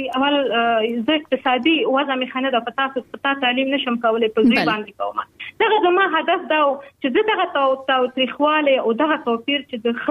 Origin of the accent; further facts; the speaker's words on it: Afghanistan; now in Pakistan; پاکستان کې د افغان مهاجر په حیث باندې واقعتا موږ هم ډېر ستونزو سره مخامخ شوي یو موږ هم په مهاجرت کې لوی شوي یو په جهاد کې لوی شوي یو